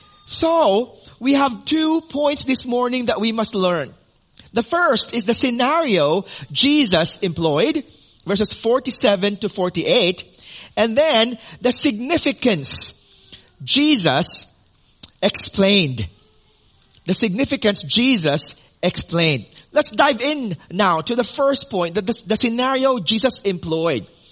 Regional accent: Philippines; I came from the Philippines, and the Philippines is an archipelago, 7,107 islands, all in all.

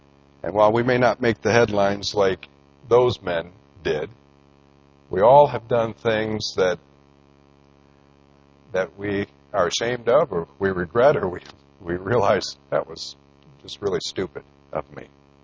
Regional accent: Michigan, United States; Or there are two men from my home state, Michigan. I'm ashamed to admit that they came from where I came from.

